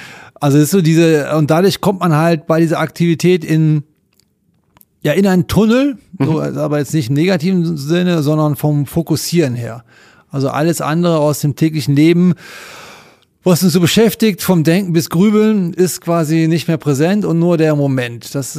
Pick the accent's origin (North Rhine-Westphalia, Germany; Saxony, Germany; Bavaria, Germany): North Rhine-Westphalia, Germany; now in Raubling, Germany; ich wohne in Raubling, das ist schon im Inntal, Landkreis Rosenheim, aber aufgewachsen bin ich im Rheinland zwischen Düsseldorf und Köln. Also bin eine rheinländische Frohnatur.